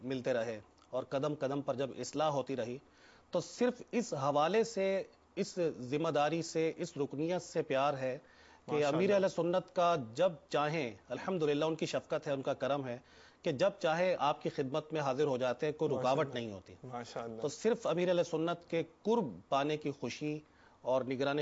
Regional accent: Multan, Punjab, Pakistan; میرا تعلق پنجاب سے ہے, مدینۃ الاولیاء سے ہے

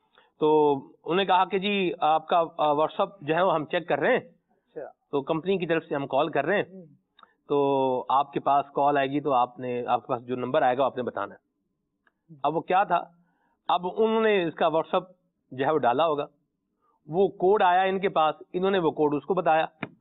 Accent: Punjab, Pakistan; میرا تعلق پنجاب سے ہے, اوریجنل میرا پنجاب ہے.

